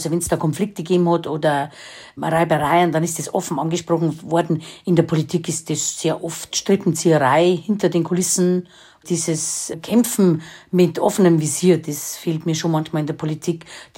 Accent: Bavaria, Germany; Also ich bin ja aus dem Landkreis Schwandorf

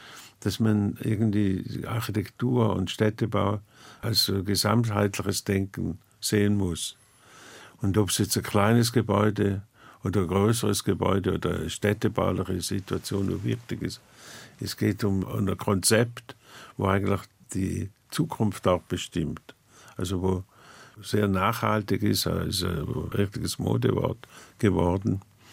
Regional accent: St. Gallen, Switzerland; Ich komme aus der Nähe von St. Gallen

